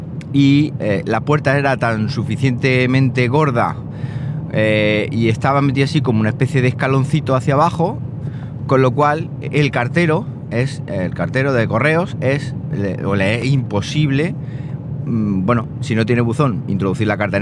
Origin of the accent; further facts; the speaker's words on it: Siles, Andalusia, Spain; Mi pueblo es Siles, al norte de Jaén, un pueblecito muy pequeño, un censo de unos 2000 y pico habitantes, contando cabras, gallinas y tal.